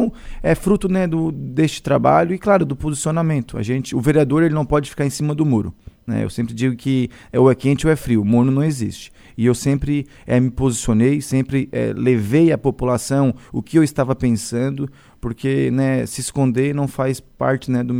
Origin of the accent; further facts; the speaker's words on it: Criciúma, Santa Catarina, Brazil; now in Morro da Fumaça, Brazil; Eu vim de Criciúma, lá do bairro Renascer, na antiga Mina 4.